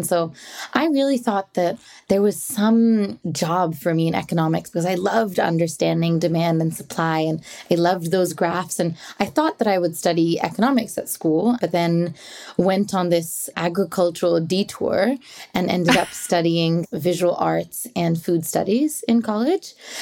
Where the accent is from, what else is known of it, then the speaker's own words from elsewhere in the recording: Mumbai, Maharashtra, India; accent: American; this accent that you're hearing is from watching a lot of American television growing up, but I was born and raised in Mumbai.